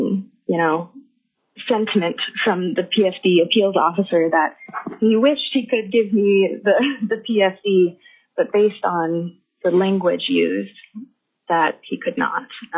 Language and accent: English; Juneau, Alaska, United States; I grew up in Juneau